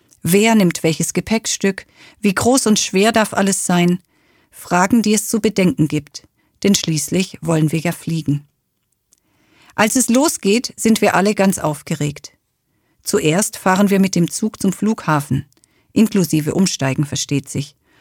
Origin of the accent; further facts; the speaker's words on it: South East England, United Kingdom; now in Germany; Wir fliegen mit der ganzen Familie nach England und ich freue mich, dass ich Ihnen endlich meine alte Heimat, die Isle of Wight, zeigen kann.